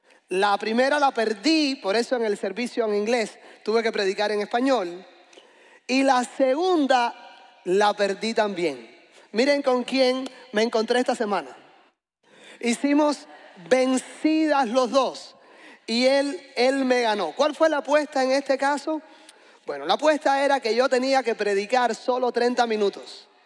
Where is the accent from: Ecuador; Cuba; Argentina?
Cuba; Soy originalmente de Cuba y, como quizás usted se ha percatado, los cubanos hablamos alto, rápido.